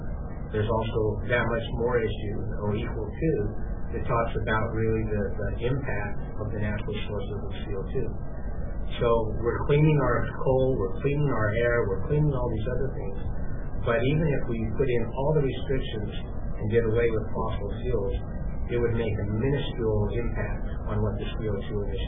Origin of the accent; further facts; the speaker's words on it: Price, Utah, United States; When I grew up in Price and in the Carbon County area, I remember coming into the valley and how coal is used.